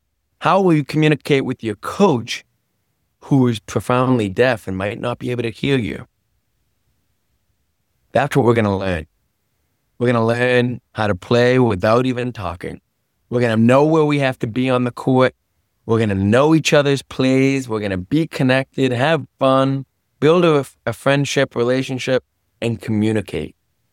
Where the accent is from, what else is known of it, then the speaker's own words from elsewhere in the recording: Boston, Massachusetts, United States; now in Fort Lauderdale, United States; I'm from Boston originally.